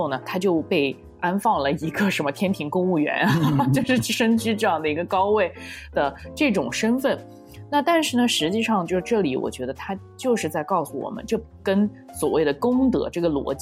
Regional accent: China; 我们作为中国人

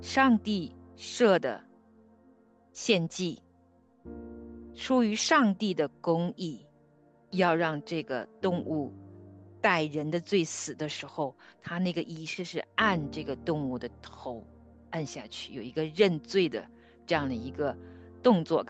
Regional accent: China; 我自己在中国的乡下长大

